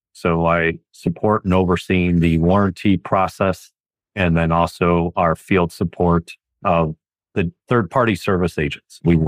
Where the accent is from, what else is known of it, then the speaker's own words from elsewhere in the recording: Chicago, Illinois, United States; Sure. Yeah, I grew up in the Chicago area.